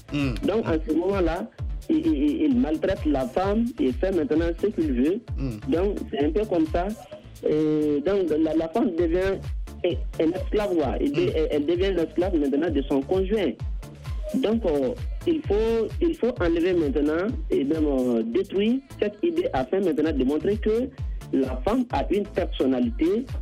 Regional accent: Mali; Chez nous, au Mali, quand même, si un artiste...

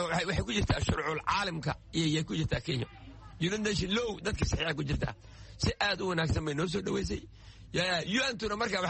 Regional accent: Luuq, Gedo, Somalia; now in Kenya; waxaan halkeenay luuq meeji keliya ah aan ku barbaaray inaan kula qaaday luuq baan joogay

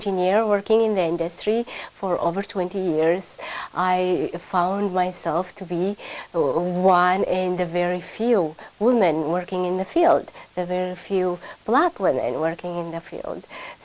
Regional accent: Addis Ababa, Ethiopia; now in United States; I've been in the United States for about 20 years. I am from Addis Ababa, Ethiopia.

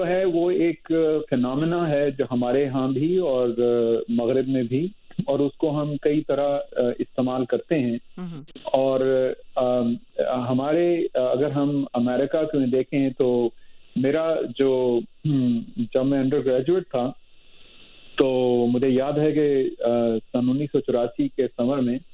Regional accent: Pakistan; now in Buffalo, United States; میں پاکستان سے آئے ہوئے مجھے سال ڈیڑھ سال ہوا تھا, لیکن امریکہ میں مجھے بہت زیادہ آپ سمجھیں کہ محبت یا پیار ملا لوگوں سے.

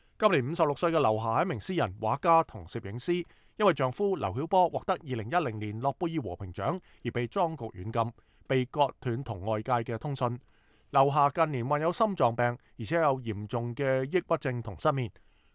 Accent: Hong Kong; 所以作为香港人，不理你是从公义的角度，或者从自我保存的角度

